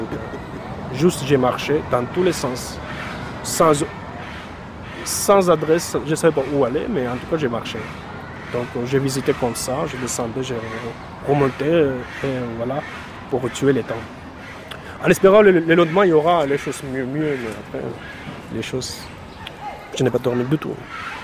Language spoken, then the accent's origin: French; Georgia; now in France; De la Géorgie.